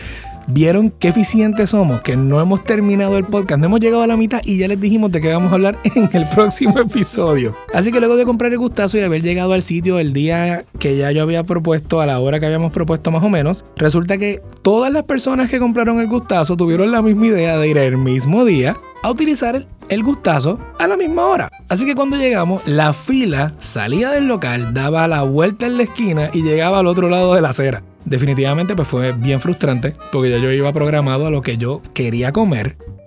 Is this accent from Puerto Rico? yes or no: yes; Puerto Rico; Y yo, como buen puertorriqueño, que no lee las instrucciones, empecé a darle al botón.